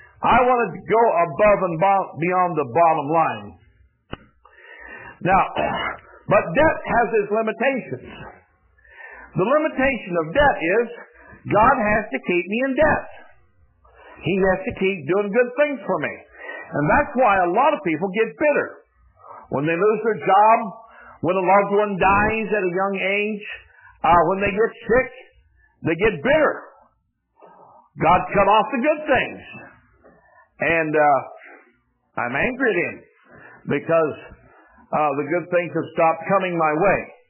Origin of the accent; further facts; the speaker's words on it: Iowa, United States; I grew up in Iowa, and she was from Southeast Pennsylvania, and Iowa and Pennsylvania are not neighboring states.